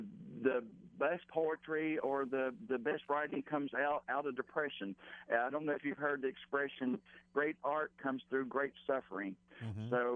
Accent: South Carolina, United States; born or raised there; also born or lived in Virginia

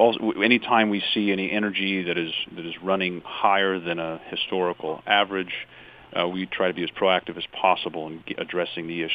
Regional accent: Grand Rapids, Michigan, United States; now in Ann Arbor, United States; Yes, born and raised in Grand Rapids, that's correct.

